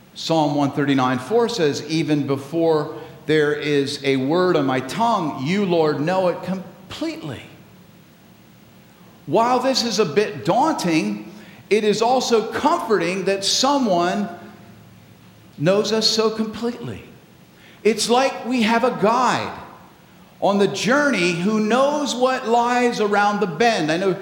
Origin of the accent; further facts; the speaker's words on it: Pennsylvania, United States; moved away as an adult; now in Michigan, United States; should I leave my home state of Pennsylvania and should I come to Michigan?